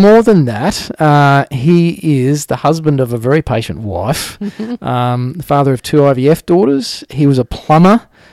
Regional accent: Australia; I'm an Australian.

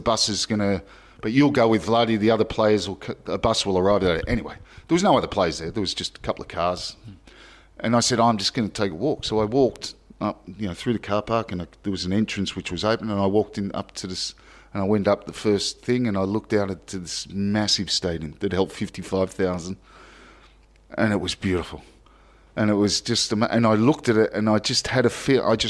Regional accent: Australia; I'm Australian with red hair.

